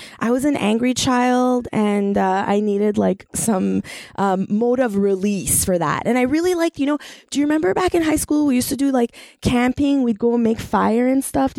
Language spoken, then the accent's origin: English; Iran; now in Canada; Okay, so I would say this little lassie's journey started. I came to Canada from Iran.